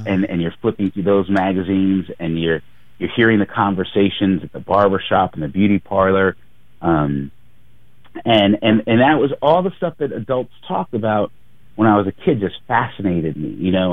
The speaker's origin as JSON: {"language": "English", "region": "Connecticut", "country": "United States", "tie": "born or raised there", "said": "we grew up together on the East Coast. We grew up in Connecticut, right outside New York City"}